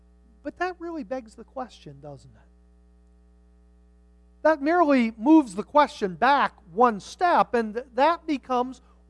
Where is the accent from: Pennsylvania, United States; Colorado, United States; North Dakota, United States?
Pennsylvania, United States; Mansfield; I grew up in Mansfield, Pennsylvania.